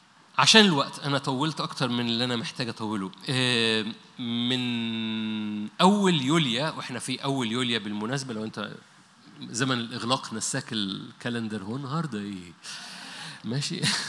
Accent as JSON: {"language": "Arabic", "region": "Upper Egypt", "country": "Egypt", "said": "نو أنا صعيدي وبقول نو"}